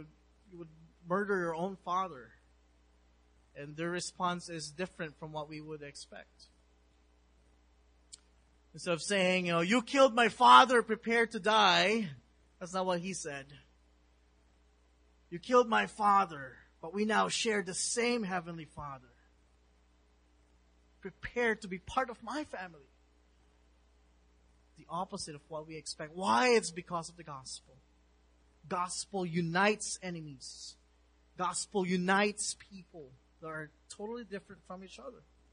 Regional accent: Philippines; And as a believer, as a Filipino Christian, these are my brothers and sisters.

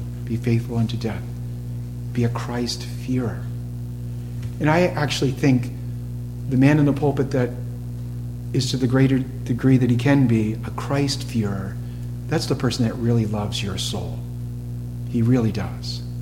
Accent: New England, United States; Even though I'm from New England

